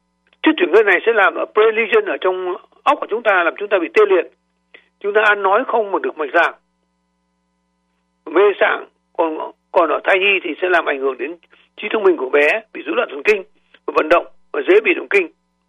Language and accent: Vietnamese; Da Nang, Vietnam; mà tôi hồi nhỏ, hồi ở Đà Nẵng, tôi mê cá tuna lắm